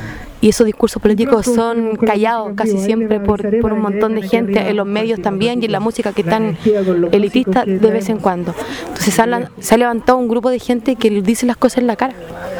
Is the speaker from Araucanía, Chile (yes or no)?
yes; Toltén, Araucanía, Chile; soy hija del Tolten.